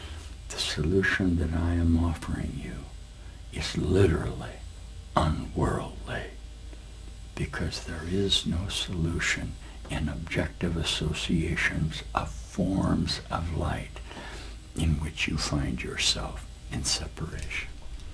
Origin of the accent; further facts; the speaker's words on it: United States; my determination to justify a goal of peace and harmony and love that I could find in my country as an American, and I found it.